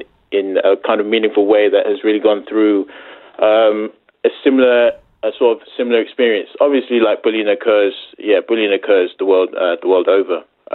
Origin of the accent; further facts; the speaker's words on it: Cheltenham, South West England, United Kingdom; Growing up in Cheltenham, there weren't really a lot of faces that resembled my own growing up